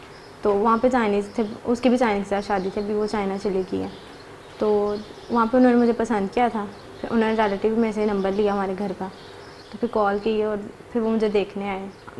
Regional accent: Faisalabad, Punjab, Pakistan; میں فیصلہ آباد سے ہوں, ایج میری 19 سال ہے

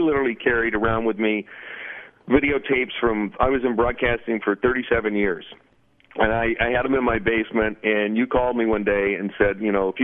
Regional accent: Pittsburgh, Pennsylvania, United States; which is based in my hometown, Pittsburgh, where I live 6 months out of the year.

